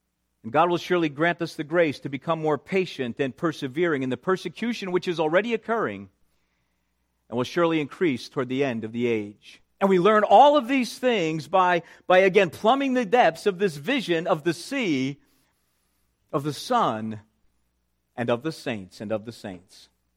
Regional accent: Wayne, New Jersey, United States; I was at the intersection of Ratzer Road and Valley Road in my hometown of Wayne, New Jersey.

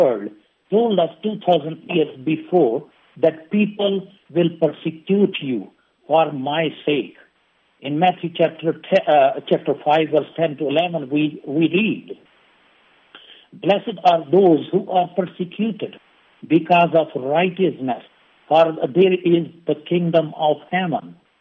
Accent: Pakistan; We as Pakistani Christians are living in the book of Acts

